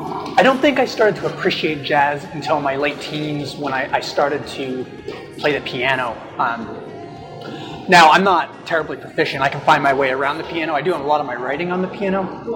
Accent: Austin, Texas, United States; now in Portland, United States; I did. I grew up in Austin.

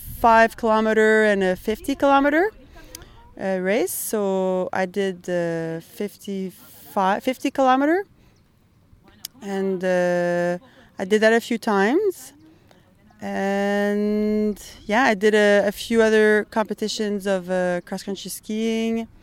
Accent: Ottawa, Ontario, Canada; born there; now in Quebec, Canada; I was born in Ottawa.

